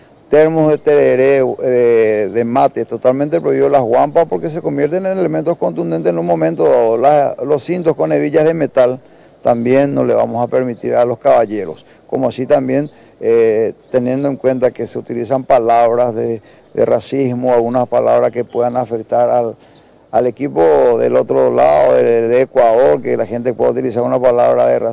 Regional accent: Paraguay; que Paraguay clasifique como paraguayo que somos

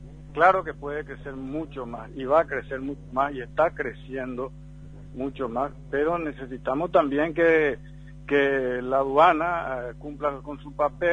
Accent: Paraguay; eso es lo que yo pienso como paraguayo.

